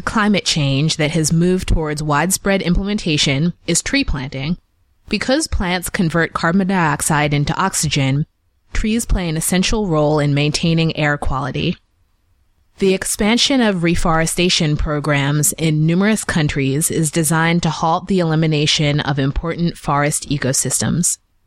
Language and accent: English; United States; from the U.S.